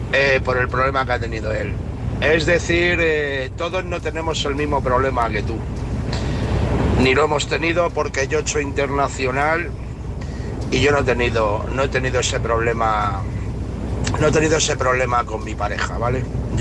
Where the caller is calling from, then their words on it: Toledo, Castilla-La Mancha, Spain; de Toledo.